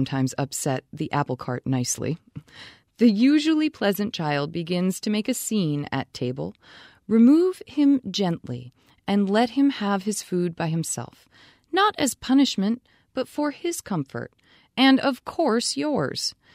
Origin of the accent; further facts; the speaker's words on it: Vermont, United States; And even when I'm not in Vermont, I'm not in my home state, I notice a difference.